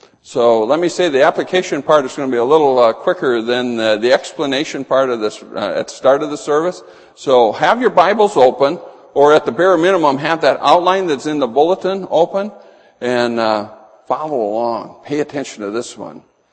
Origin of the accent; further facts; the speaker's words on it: Edgeley, North Dakota, United States; born there; I know I was born in Edgeley, North Dakota. I know the house I was born in.